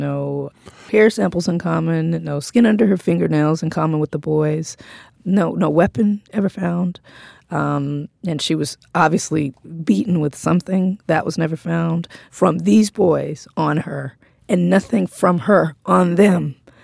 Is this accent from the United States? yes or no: yes; Compton, California, United States; But, you know, I'm from Compton, and I was like, damn, it was rough here.